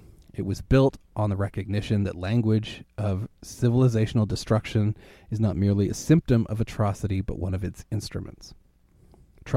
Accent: Canada; I mean, Christ, I'm a Canadian. I can't even vote in an American election.

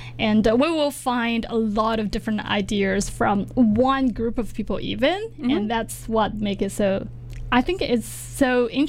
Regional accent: Chengdu, Sichuan, China; First of all, I come from Chengdu, where like that is exactly where one of the hometowns of pandas, right?

